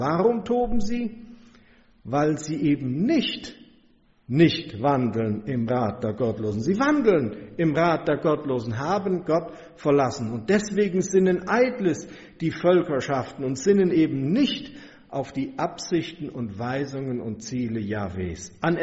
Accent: Siegen, North Rhine-Westphalia, Germany; Siegen, das ist die Stadt, wo ich geboren bin, wo meine Heimat ist

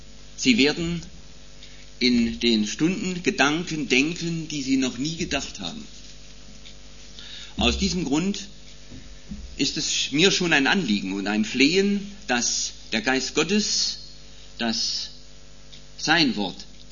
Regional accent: Saxony, Germany; Ich komme ja aus dem Erzgebirge

